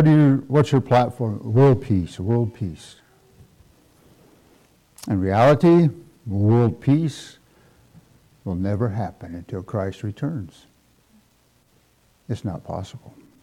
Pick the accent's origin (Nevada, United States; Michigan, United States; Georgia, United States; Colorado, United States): Colorado, United States; And I said, well, you know, I'm from Colorado. I probably fit in that same boat.